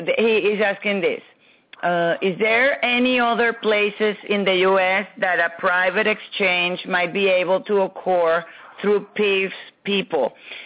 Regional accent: Laredo, Texas, United States; How are you? I am from Laredo, Texas.

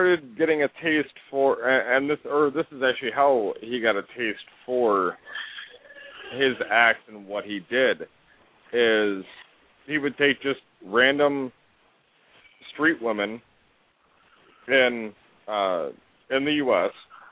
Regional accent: Houston, Texas, United States; Yeah, he's Texas, and he's not far from where I grew up in Houston.

